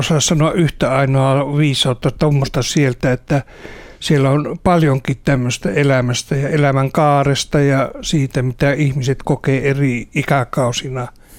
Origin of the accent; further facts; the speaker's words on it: Joensuu, North Karelia, Finland; born there; synnyn ja kesät lapsuuteni Joensuussa mummolassa.